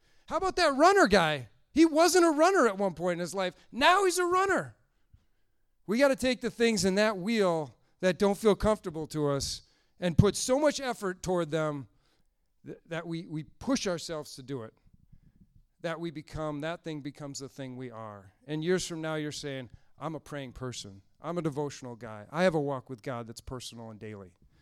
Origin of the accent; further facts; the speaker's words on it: Pewaukee, Wisconsin, United States; I'm from Pewaukee, Wisconsin, which is about the smallest town you've ever heard of, never heard of. And this guy is from my hometown